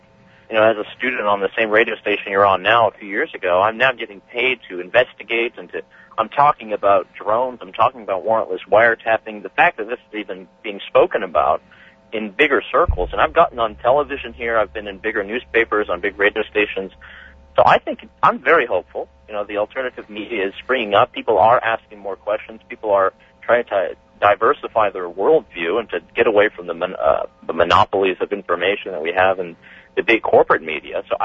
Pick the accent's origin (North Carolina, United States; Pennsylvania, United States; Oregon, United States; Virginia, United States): North Carolina, United States; I grew up in North Carolina, and my family was ostracized because we didn't go to church, and we weren't involved in these things.